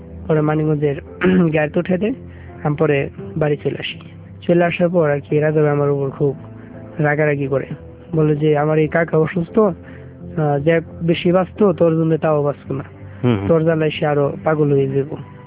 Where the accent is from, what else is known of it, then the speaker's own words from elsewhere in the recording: Manikganj, Dhaka Division, Bangladesh; পরে আমি বললাম যে আমার বাড়ি মানিগঞ্জ, আমার কাছে দেখেন ইয়ার কমিশনার নাম্বার আছে।